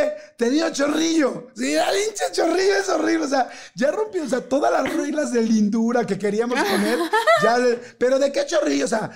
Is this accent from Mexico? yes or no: yes; Mexico; como somos los mexicanos